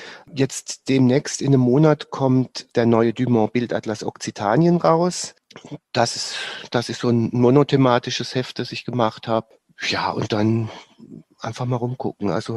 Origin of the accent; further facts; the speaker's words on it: Germany; Kurpfälzer, ja.